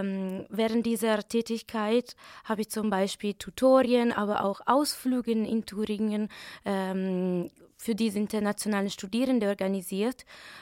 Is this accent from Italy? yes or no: yes; Italy; German is a second language; moved away as an adult; now in Jena, Germany; Ich komme aus Italien, wo ich auch für meinen Bachelor studiert habe.